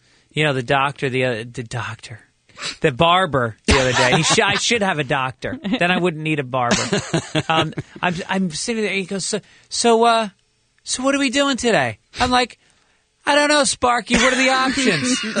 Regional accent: New York, United States; I grew up in New York, and she just grabbed my hair

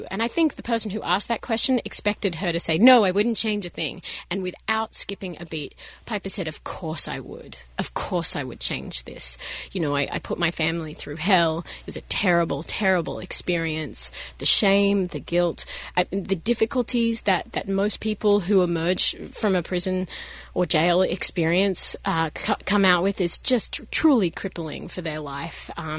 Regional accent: Australia; as an outsider, obviously I come from Australia

